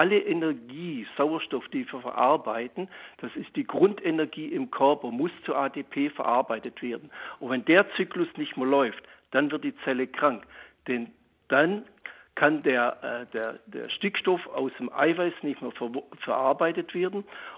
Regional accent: Baden-Württemberg, Germany; now in Pinneberg, Germany; Grüß Gott, ich bin Schwabe und Zahnarzt.

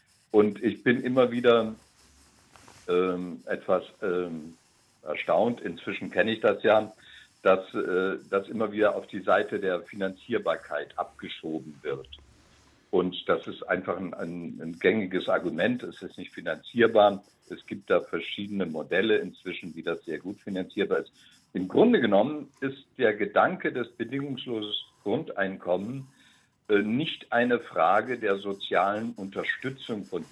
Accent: Baden-Württemberg, Germany; born there; seit ca. 30 Jahren. Gebürtig bin ich aus dem Südschwarzwald.

